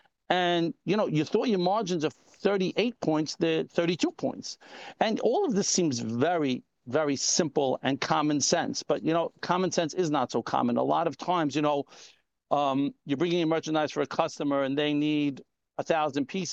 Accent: Brooklyn, New York, United States; Okay. So my accent does not give it away. You're right. I don't know why people think that, but yes, I am from

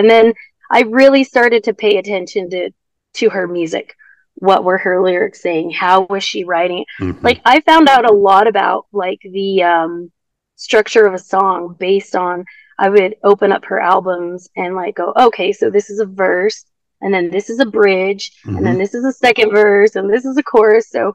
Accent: Provo, Utah, United States; also born or lived in Gallup, New Mexico; I'm Native American. I'm Navajo. We lived on the reservation till I was six, and then my mom became Mormon and went to BYU to go to school.

